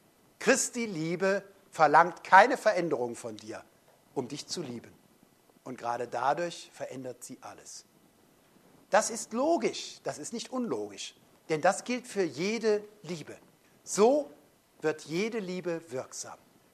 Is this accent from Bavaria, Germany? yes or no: no; Cologne, North Rhine-Westphalia, Germany; ich komme aus Köln, bin erst als Teenager zum Glauben gekommen und dann kam ich so nach Süddeutschland